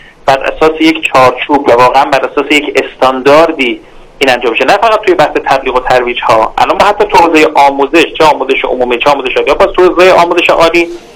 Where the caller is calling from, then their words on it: Tehran, Tehran Province, Iran; تهرانم، در حال خروج از تهران هستم.